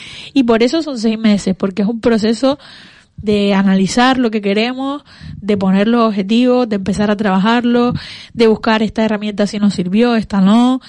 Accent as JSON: {"language": "Spanish", "town": "Las Palmas", "region": "Canary Islands", "country": "Spain", "tie": "born or raised there", "also_born_or_lived": "Gáldar", "said": "Porque yo nací en Las Palmas y estuve aquí mucho tiempo, pero sí. Luego me fui a vivir a Galdar."}